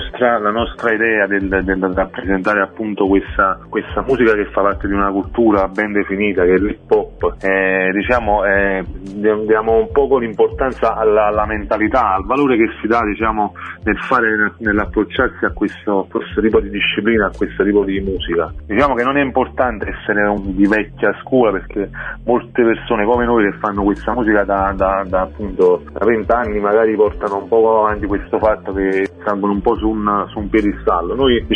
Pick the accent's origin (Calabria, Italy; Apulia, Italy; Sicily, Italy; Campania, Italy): Campania, Italy; Salerno; io vengo da una famiglia antica salernitana